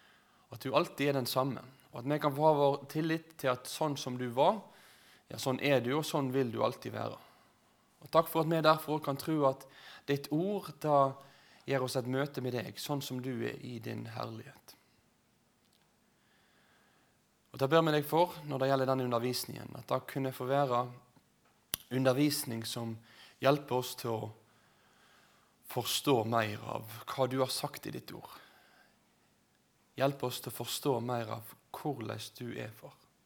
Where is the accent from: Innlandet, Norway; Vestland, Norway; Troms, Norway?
Vestland, Norway; Øygarden; moved away; og vi bor rett her nede i gata. Egentlig kommer jeg fra Øygarden, så det er rett nordvest for Bergen, men jeg har nå de siste 9 årene holdt til her nord.